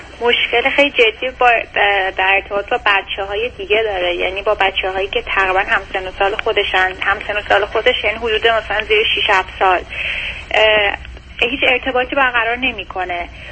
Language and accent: Persian; Iran; now in United States; ما حدود 4 سال از ایران اومدیم امریکا